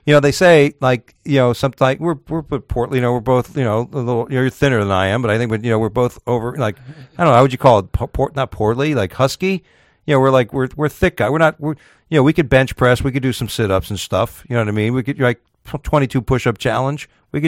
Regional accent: New York, United States; I'm a Yankee. I'm from New York.

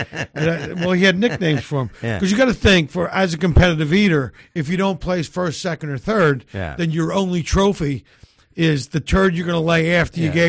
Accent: Philadelphia, Pennsylvania, United States; Yeah, I grew up in Philadelphia, so it's always about, you know, that's the preference.

